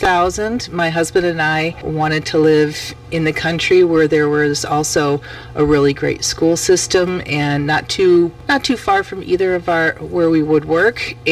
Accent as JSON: {"language": "English", "town": "Mukwonago", "region": "Wisconsin", "country": "United States", "tie": "born or raised there", "said": "I had been in this area ever since I can remember. Yeah. And so Mukwonago has always been my hometown"}